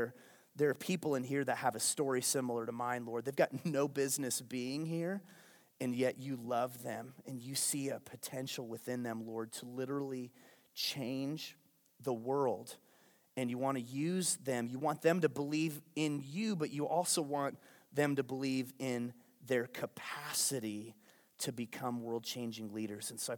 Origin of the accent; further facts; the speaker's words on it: Payson, Arizona, United States; That's the white kid with another white kid at church camp driving in from growing up in Payson, Arizona, by the way, not Compton, California or Houston, Texas